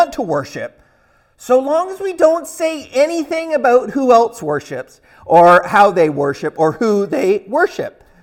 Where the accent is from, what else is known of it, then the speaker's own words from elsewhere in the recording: Vancouver, British Columbia, Canada; moved away; I am from Vancouver, as most of you know, and when I came to Nova Scotia, I was surprised at how much less multicultural it is than Vancouver.